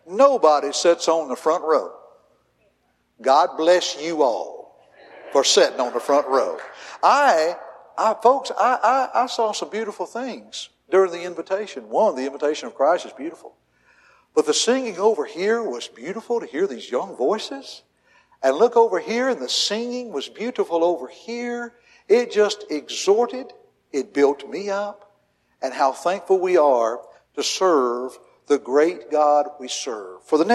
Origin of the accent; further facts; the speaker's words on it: Tennessee, United States; now in Alabama, United States; I grew up in Tennessee, same way down here in Alabama.